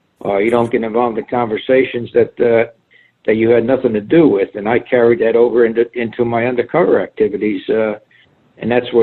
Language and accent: English; Paterson, New Jersey, United States; also born or lived in Robertsdale; But I was born in Robertsdale, Pennsylvania. But my growing up background in Paterson, you attained a lot of street smarts because, you know, I grew up in an Italian neighborhood.